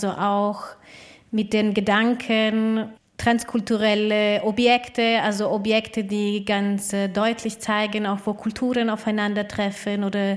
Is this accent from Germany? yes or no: no; Italy; Und persönlich als Italienerin bin ich oft ziemlich beleidigt auch hier.